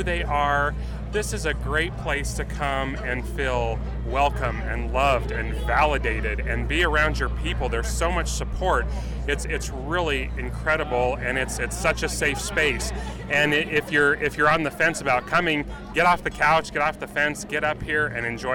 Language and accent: English; Cheyenne, Wyoming, United States; I'm up here from Cheyenne, Wyoming.